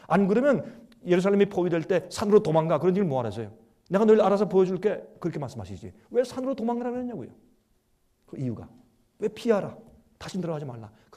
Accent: South Korea; now in United States; 저는 한국 사람이지만 국적은 미국 국적이니까.

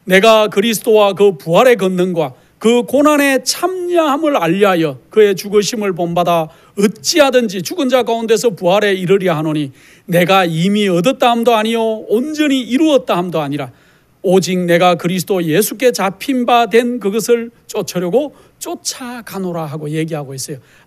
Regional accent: South Korea; now in United States; 저도 한국 사람이죠. 미국에 와서 살고 있지만은 저는 한국 사람이고 한국 사람의 성향을 저도 그대로 유지하고 있는 그러한 사람인 것 같습니다.

